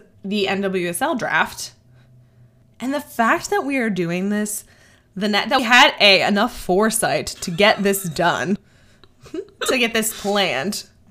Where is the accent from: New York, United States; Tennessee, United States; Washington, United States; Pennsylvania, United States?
Tennessee, United States; but I grew up in Tennessee and Anna grew up in San Diego, so it is cold.